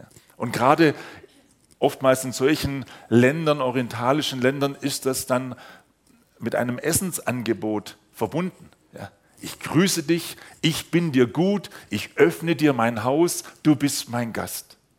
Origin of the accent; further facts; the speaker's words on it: Sulz am Neckar, Baden-Württemberg, Germany; Und ich bin ja gar nicht so weit weg von hier aufgewachsen in Sulz am Neckar, kleines Dorf, Sigmarswangen, falls das jemand kennt. Und da ist der übliche Gruß, grüß Gott. Jetzt kam ich mit 15 Jahren zum Glauben